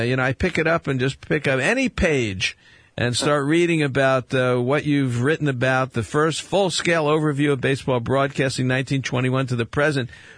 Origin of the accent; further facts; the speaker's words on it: Brooklyn, New York, United States; born there; also born or lived in Miami, Florida; I lived in Miami, Florida for a good part of my life. I was born in Brooklyn